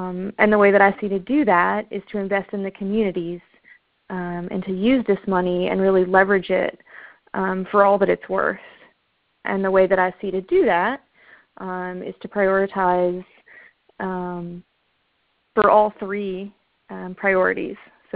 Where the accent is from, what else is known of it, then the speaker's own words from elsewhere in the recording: Pikeville, Kentucky, United States; And even though I'm from Pikeville, which has managed to kind of grow and prosper during this really difficult time, you can still see the effects.